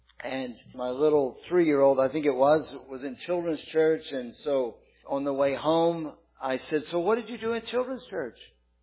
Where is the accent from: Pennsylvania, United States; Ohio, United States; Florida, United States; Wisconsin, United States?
Florida, United States; St. Petersburg; A church that I grew up in St. Petersburg, Florida, did not have a baptistry.